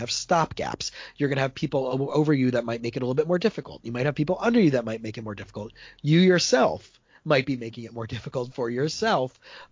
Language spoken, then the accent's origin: English; Miami, Florida, United States; And I came back to South Florida, where I grew up in Miami, Fort Lauderdale area.